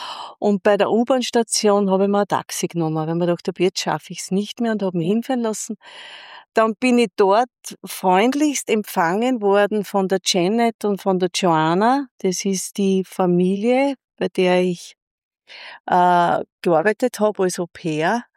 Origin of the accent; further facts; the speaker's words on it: Schörfling am Attersee, Upper Austria, Austria; ich komme aus Schörfling am Attersee und wie es halt so war im Laufe meiner Entwicklung, ich komme aus einer Arbeiterfamilie